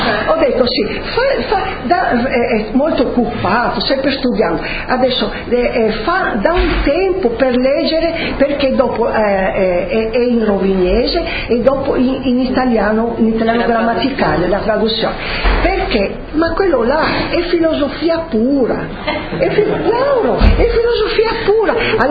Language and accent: Italian; Trieste, Friuli-Venezia Giulia, Italy; born there; io sono nata a Trieste, ma sono orgogliosa, sai, non sto disprezzando Trieste